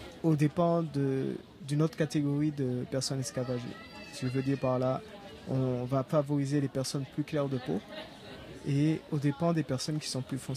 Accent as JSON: {"language": "French", "country": "Martinique", "said": "moi je parle en tant que Martiniquais"}